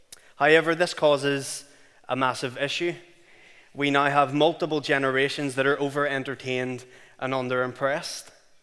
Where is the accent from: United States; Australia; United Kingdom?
United Kingdom; Belfast, Northern Ireland; because I'm from the Shankill, that you probably don't understand it. … I'm from Belfast, for those of you who don't know much about me.